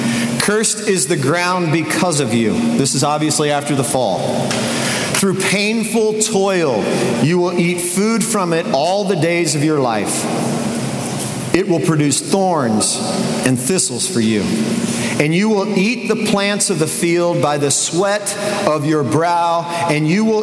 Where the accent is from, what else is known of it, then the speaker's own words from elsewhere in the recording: Indiana, United States; A couple of weeks ago, Edgar and I were in Indiana. We had a tournament there. That's my hometown.